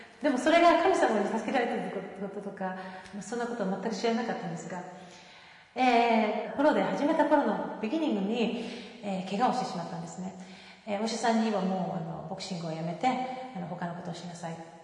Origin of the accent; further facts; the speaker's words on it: Osaka, Japan; now in Nara, Japan; どうもはじめまして。子供時代、今では奈良県、育ちは大阪なんですが